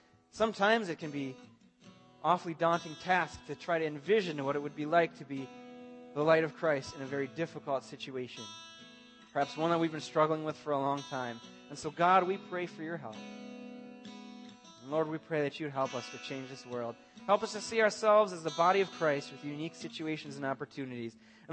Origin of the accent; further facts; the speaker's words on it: Blaine, Minnesota, United States; David grew up in Cambridge, and I grew up in Blaine, and now we're back here.